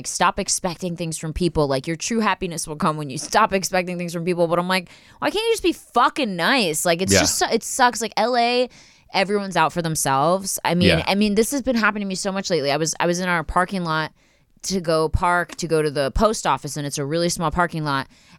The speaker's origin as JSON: {"language": "English", "town": "Philadelphia", "region": "Pennsylvania", "country": "United States", "said": "I mean, I love you, Philly. I mean, I'm from Philly, so I love you"}